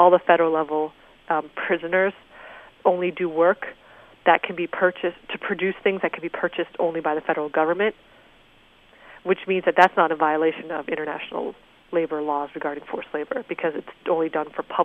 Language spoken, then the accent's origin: English; Minnesota, United States; Well, I guess in 1998, I believe, there was a strike in my home state of Minnesota.